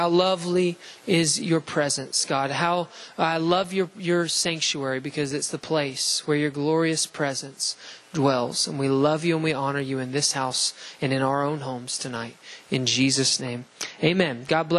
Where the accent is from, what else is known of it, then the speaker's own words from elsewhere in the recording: Alabama, United States; I was from the Bible Belt. I'm from Alabama.